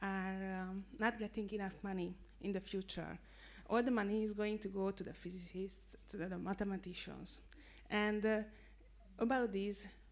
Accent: Hungary; English is a second language; And can I tell you an example from Hungary? I'm from Hungary.

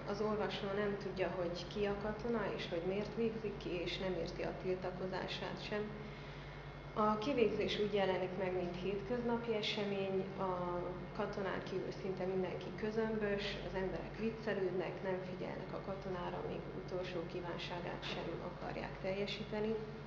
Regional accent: Miercurea Ciuc, Harghita, Romania; Csíkszeredából jöttem, a Márton Áron Gimnázium 12. osztályos tanulója vagyok.

